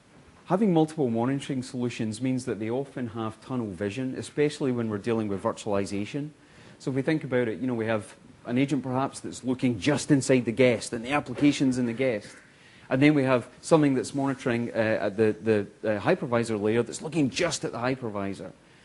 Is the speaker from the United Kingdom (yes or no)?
yes; Scotland, United Kingdom; is something that is really important to me as a Scotsman